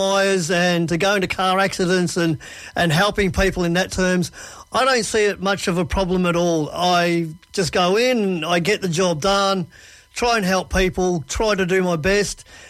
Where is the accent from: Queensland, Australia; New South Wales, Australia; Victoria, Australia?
Victoria, Australia; Traralgon; Well, I grew up in Traralgon, country Victoria, on a dairy farm.